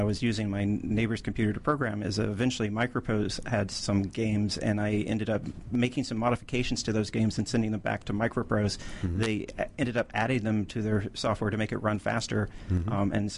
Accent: Arkansas, United States; born there; I was born outside Little Rock, Arkansas, in a kind of small rural town.

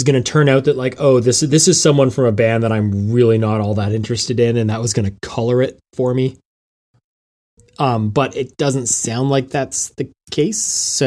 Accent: Canada; as a Canadian, I am fully on board with Kids in the Hall influencing the wider cultural landscape

